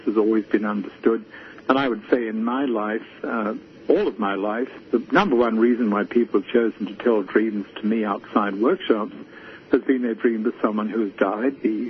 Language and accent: English; Australia; I grew up in Australia